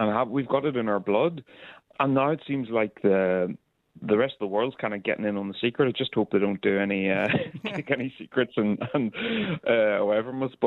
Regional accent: Northern Ireland, United Kingdom; people were so surprised I was Northern Irish

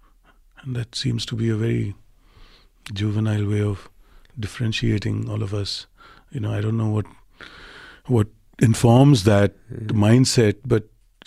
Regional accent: Surat, Gujarat, India; On the west coast of India is where I grew up, I suppose, in a city called Surat first. I was born in Ahmedabad and I grew up in Surat, which is a small textile hub and diamond hub.

